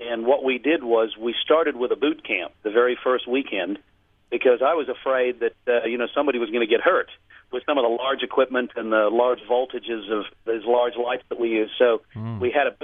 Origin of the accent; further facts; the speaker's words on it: Australia; now in United States; Yes, but I'm still an Aussie.